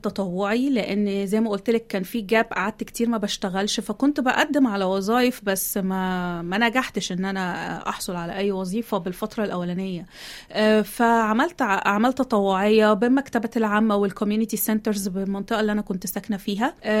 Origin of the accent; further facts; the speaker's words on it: Egypt; moved away as an adult; also born or lived in Kuwait; now in Australia; أنا أصلاً من مصر، سبت مصر لما اتجوزت، عشت بالكويت 10 سنين.